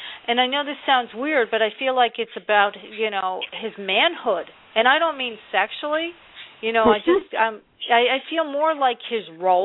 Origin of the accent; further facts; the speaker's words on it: New Jersey, United States; now in North Carolina, United States; when I moved down to North Carolina from New Jersey, I was kicking and screaming, okay? And, you know, I really was. I was kicking. I spent my life in New Jersey.